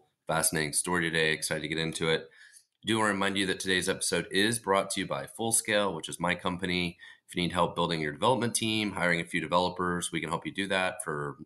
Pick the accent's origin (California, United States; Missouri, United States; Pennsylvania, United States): Missouri, United States; Kansas City; I'm from Kansas City.